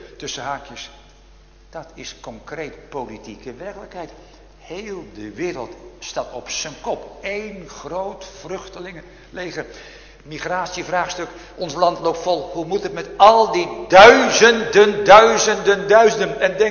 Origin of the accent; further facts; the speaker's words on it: South Holland, Netherlands; born there; maar waar ik geboren ben. Vlak bij Rotterdam, bombardement.